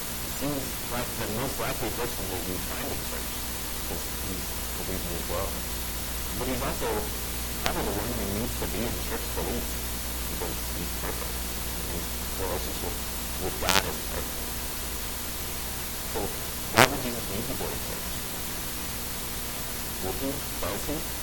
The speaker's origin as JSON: {"language": "English", "town": "Las Cruces", "region": "New Mexico", "country": "United States", "tie": "born or raised there", "said": "A little bit about me. I grew up here in Las Cruces."}